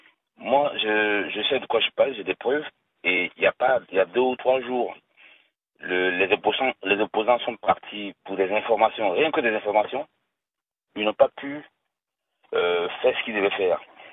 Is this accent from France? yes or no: no; north, Côte d’Ivoire; Moi, je suis nordiste.